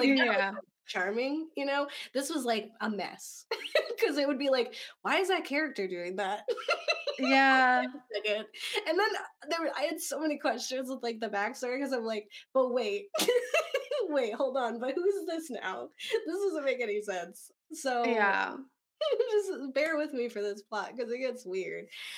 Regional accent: Ocala, Florida, United States; And he told the Ocala Star Banner, which fun fact is my hometown, which is so weird.

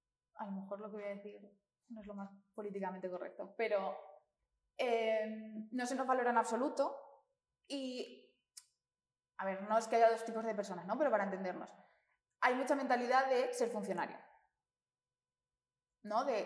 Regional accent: Castilla-La Mancha, Spain; also born or lived in Madrid; yo soy de una aldea de Cuenca y a mí me gusta no ir corriendo a los sitios

